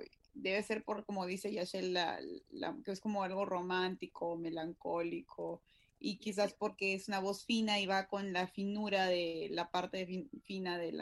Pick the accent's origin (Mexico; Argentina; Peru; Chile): Peru; a pesar de que yo vivo ahora en otro país, yo soy peruana y moriré peruana por siempre